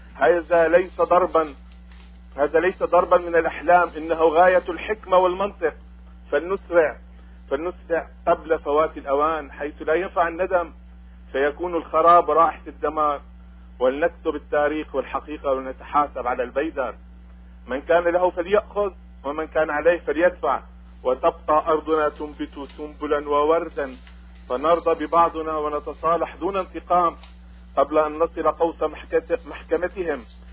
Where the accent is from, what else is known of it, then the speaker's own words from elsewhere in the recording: Syria; now in Canada; وفخر فخري أني من سوريا. كيف لا وهي الشمس والدفء، أبكيك يا بلدي لأتدفأ بدموعك برد كندا مهجري ومغتربي.